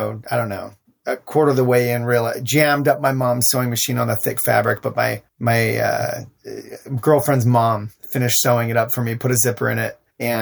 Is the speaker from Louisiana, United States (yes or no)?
no; Salt Lake City, Utah, United States; growing up in Salt Lake City, Utah, to be a bit rebellious and think of wild ways to entertain myself as a young person.